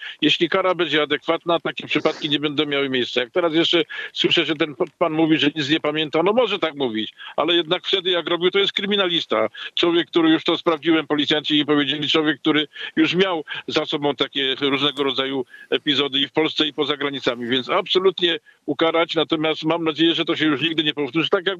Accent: Myślenice, Lesser Poland, Poland; Mnie jako myślenicianinowi rodowitemu jest szczególnie przykro.

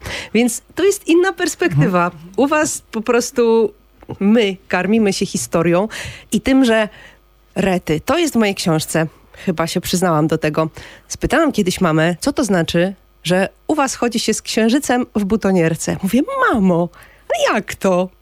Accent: Kraków, Lesser Poland, Poland; Proszę o docenienie, że my z Krakowa to jednej cegły nie wzięliśmy na odbudowę

